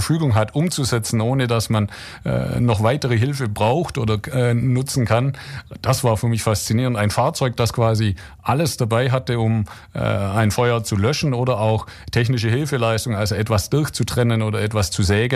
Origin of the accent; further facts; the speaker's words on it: Unterweiler, Germany; ich bin aufgewachsen im Teilort Unterweiler